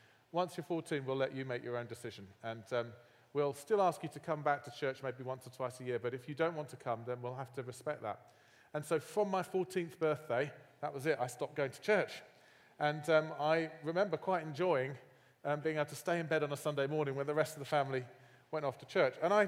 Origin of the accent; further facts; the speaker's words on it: England, United Kingdom; now in Fort Wayne, United States; usually when I get introduced as English, people mention Downton Abbey